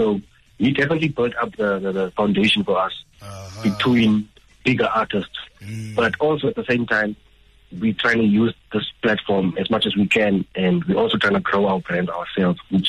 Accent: Namibia; Because I'm from Namibia. I'm born that side.

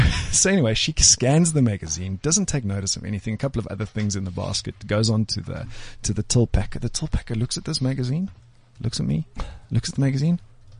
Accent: Cape Town, Western Cape, South Africa; also born or lived in Johannesburg; I was born in Cape Town. My family are, most of them are down there still. And then we moved to Joburg when I was in my early teens.

